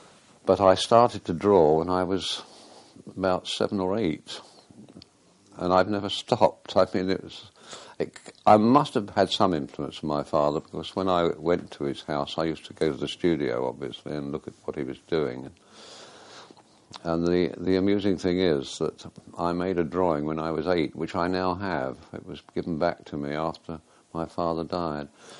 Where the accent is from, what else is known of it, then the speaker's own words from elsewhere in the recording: London, United Kingdom; born there; I was born in London.